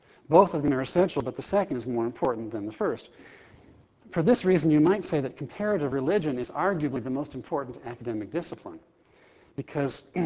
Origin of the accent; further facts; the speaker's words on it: California, United States; I grew up in California, and you know, in some parts of the country, like where I am now, you see bumper stickers that say, honk if you love Jesus.